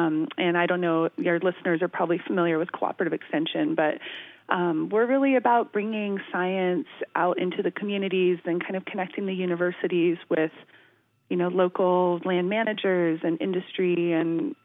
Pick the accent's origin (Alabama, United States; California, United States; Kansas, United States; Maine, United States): California, United States; Hayfork; Yeah, I actually grew up in Trinity County, so not too far from Southern Oregon. I grew up in a little town called Hay Fork, and it's surrounded by public lands.